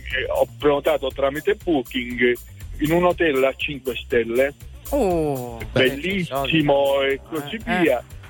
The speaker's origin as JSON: {"language": "Italian", "town": "Ragusa", "region": "Sicily", "country": "Italy", "lives_now": "Cesenatico, Italy", "said": "io sono siciliano di Ragusa, ma vivo a Cesenatico."}